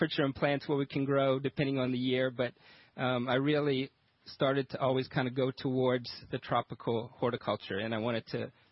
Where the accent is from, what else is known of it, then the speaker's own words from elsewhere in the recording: Ville Platte, Louisiana, United States; I am from Ville Platte, Louisiana, which you may know, Cajun country.